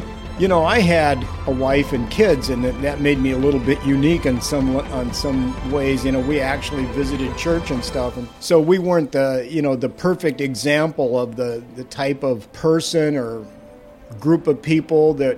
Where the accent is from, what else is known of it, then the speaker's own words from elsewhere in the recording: Spencer, Iowa, United States; moved away as an adult; also born or lived in Sioux City; now in Omaha, United States; I was originally, I was born in Sioux City, and then, you know, we moved to Spencer, and then I moved to Omaha after school.